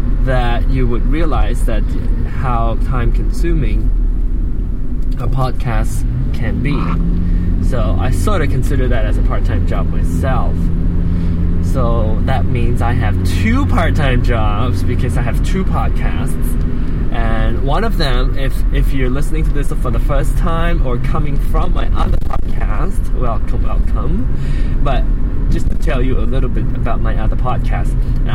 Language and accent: English; Penang, Malaysia; accent: Penang Hokkien; first language Penang Hokkien; English is a second language; Penang Hokkien is a dialect that I use, that's my mother tongue.